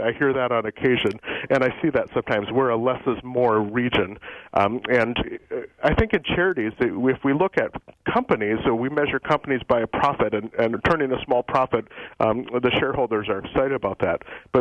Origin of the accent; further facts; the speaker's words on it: Minneapolis, Minnesota, United States; also born or lived in Wisconsin; I am indeed. I hail from Minneapolis, and I even lived in western Wisconsin for a good stretch north of Hudson.